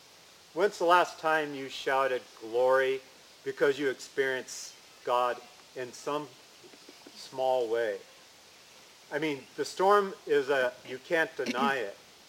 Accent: California, United States; And I'm speaking from experience because I grew up in California.

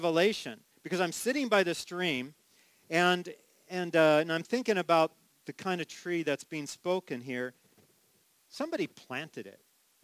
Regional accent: California, United States; Believe me, growing up in California, I understand drought and the devastation it has upon agriculture and plants.

